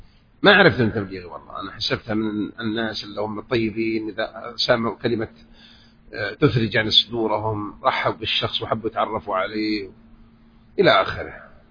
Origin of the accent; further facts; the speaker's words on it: Saudi Arabia; يدرسوه في المدارس عندنا في السعودية